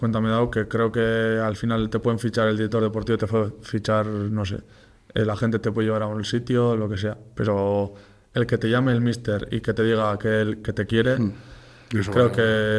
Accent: Basque Country, Spain; Y eso que vengo del País Vasco, que es un sitio donde llueve mucho

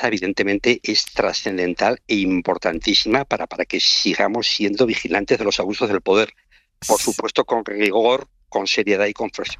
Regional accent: Pamplona, Navarre, Spain; encontré el piso en el que vivía en Pamplona, muy cerca al Colegio de Jesuitas, donde yo había estudiado, yo soy de Pamplona

